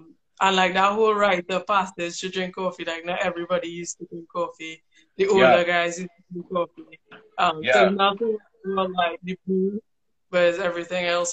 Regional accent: Trinidad & Tobago; I'm born and raised in Trinidad with some coffee farmers. My grandparents are coffee farmers.

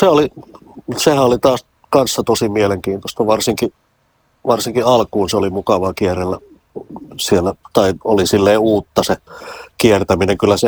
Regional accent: Mänttä, Pirkanmaa, Finland; mähän olen itse maalta kotoisin, mähän olen Mäntästä, Pohjois-Hämeestä, en mä ole helsinkiläinen.

